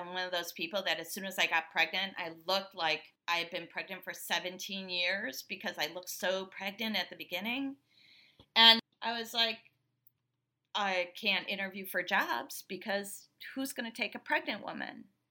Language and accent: English; Midwest, United States; and I'm from the Midwest, and I'd be more than happy to run your production office from Chicago.